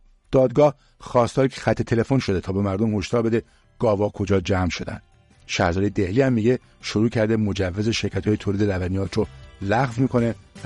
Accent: Iran; این نوع سربازگیری برای ما ایرانیام آشناست،

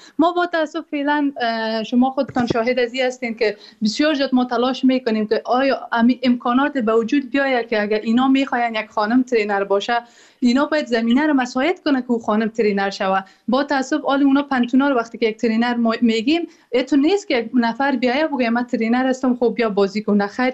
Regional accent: Afghanistan; moved away; ما که در بیرون از افغانستان هستیم

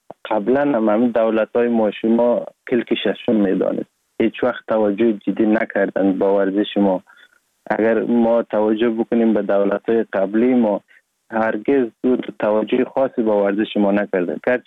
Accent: Sheberghan, Jowzjan, Afghanistan; born or raised there; also born or lived in Sar-e Pol

